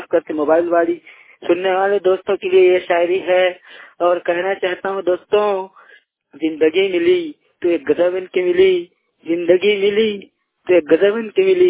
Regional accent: Khairagarh, Chhattisgarh, India; और मैं जिला खैरदान छत्तीसगढ़ से बिलोंग करता हूँ।

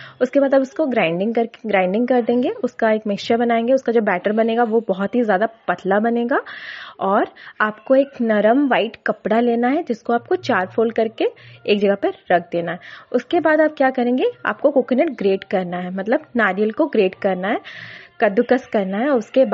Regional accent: Bhubaneswar, Odisha, India; मैं उड़ीसा भुवनेश्वर से हूँ।

